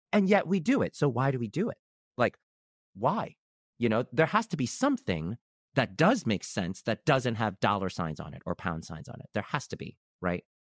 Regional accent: New York City, New York, United States; Manhattan was Chinatown to us. And I grew up in Brooklyn. So we took the train to Chinatown.

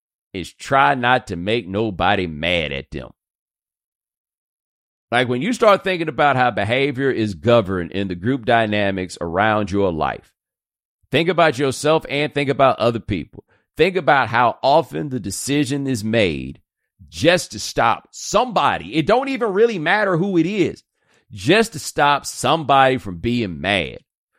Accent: Houston, Texas, United States; I grew up in Houston

